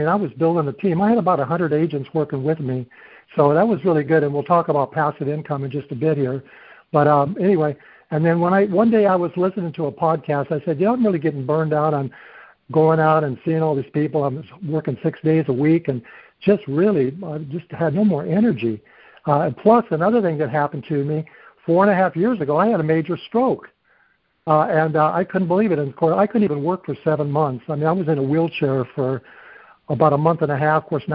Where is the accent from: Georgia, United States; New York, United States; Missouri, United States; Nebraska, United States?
Missouri, United States; Kansas City; my background is I was raised in the Midwest. I'm from Kansas City originally, Kansas City Chiefs.